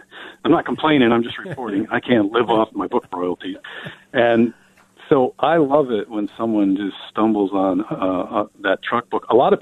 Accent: New Auburn, United States; they've gone to New Auburn, my hometown, and they're like, well, it's nothing like you describe it in the book.

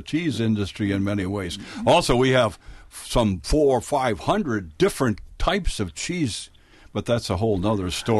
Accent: Wild Rose, Wisconsin, United States; at the Patterson Memorial Library in Wild Rose, my hometown, talking about Wisconsin agriculture.

